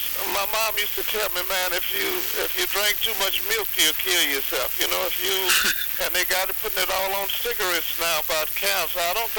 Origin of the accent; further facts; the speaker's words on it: Louisiana, United States; I was born and raised on a farm. Every morning you can call me at 5. I done had my coffee. I'm from Louisiana.